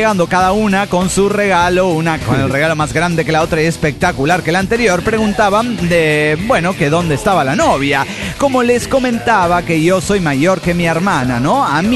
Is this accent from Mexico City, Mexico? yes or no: yes; Mexico City, Mexico; de la antigua Tenochtitlán en México.